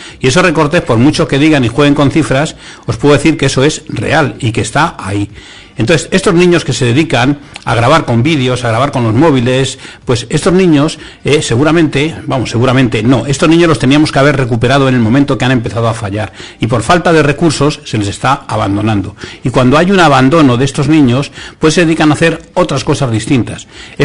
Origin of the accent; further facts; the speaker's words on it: Arroyomolinos, Community of Madrid, Spain; a nivel de mi pueblo, de Arroyomolinos